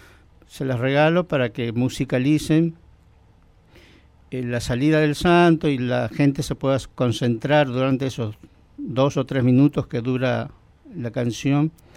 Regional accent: Humahuaca, Jujuy, Argentina; Y yo quise regalarle a mi pueblo, a Humahuaca, esta versión

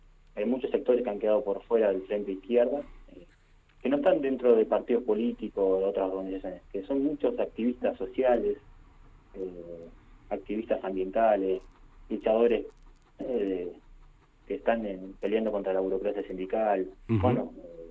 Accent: San Carlos de Bariloche, Río Negro, Argentina; Soy de Bariloche.

